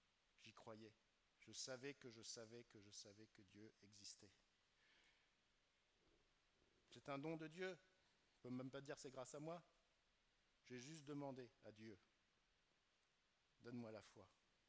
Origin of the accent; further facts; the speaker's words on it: France; born there; Là, je suis né en France, je suis chrétien.